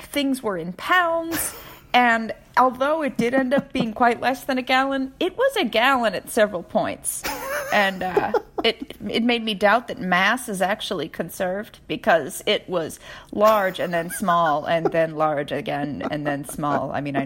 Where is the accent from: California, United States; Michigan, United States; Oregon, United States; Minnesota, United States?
Minnesota, United States; I'm from Minnesota, and I am a delicate flower when it comes to heat.